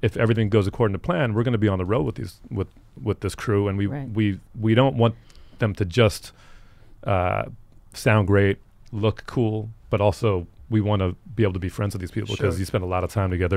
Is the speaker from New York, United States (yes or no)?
yes; New York City, New York, United States; I'm a New Yorker. I you know.